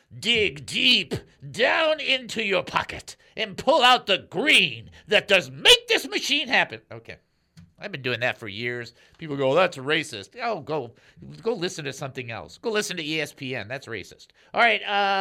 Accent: Ukraine; Yeah, just give my home country a little bit of love there.

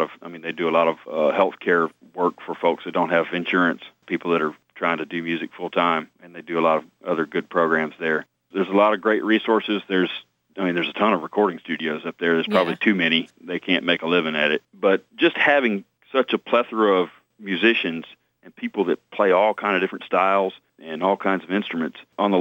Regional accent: Stone Mountain, Georgia, United States; I go down there, and you know, I grew up in Stone Mountain, Georgia.

